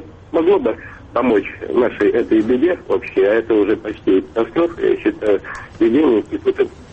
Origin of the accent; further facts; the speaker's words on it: Moscow, Russia; я из Москвы.